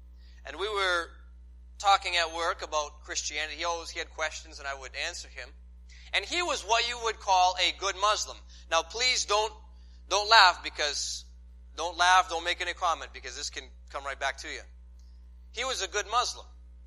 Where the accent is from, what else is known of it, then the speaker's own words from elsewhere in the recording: New England, United States; I don't know, again, I'm from the north, I'm from New England. I'm not sure how strong these false doctrines are down the south.